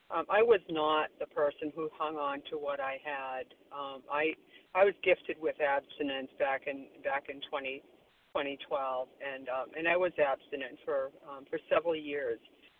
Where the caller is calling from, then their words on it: Florida, United States; I'm calling in from Florida today.